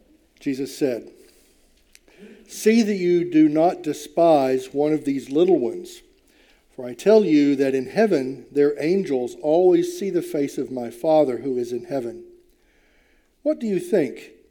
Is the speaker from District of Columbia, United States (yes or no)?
no; Mississippi, United States; I was raised in Mississippi, where I don't think I ever saw a sheep.